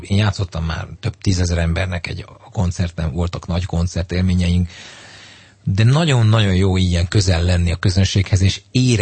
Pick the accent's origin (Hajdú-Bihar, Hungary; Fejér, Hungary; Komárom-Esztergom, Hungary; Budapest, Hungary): Budapest, Hungary; a Teleki téren nőttem fel